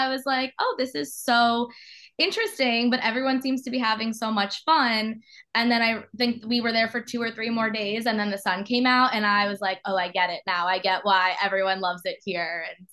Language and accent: English; New York, United States; So I was, after graduation, I moved back to New York. I'm from New York. I wanted to work in fashion.